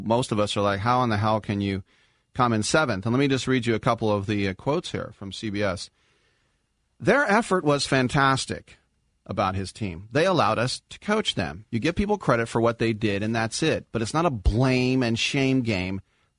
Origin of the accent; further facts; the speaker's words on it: United States; I'm still humiliated, Michael Urban, that as an American, I know we didn't send our best players over there.